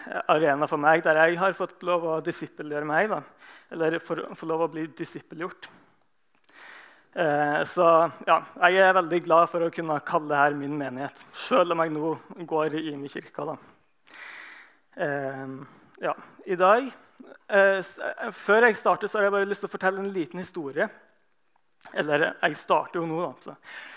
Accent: Vigrestad, Rogaland, Norway; men jeg er jo født og oppvokst i denne menigheten, jeg skulle ikke si. Født og oppvokst på Vigrestad.

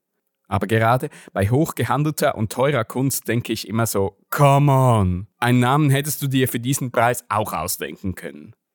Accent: Switzerland; Keine Seltenheit als Schweizer Kind der 90er.

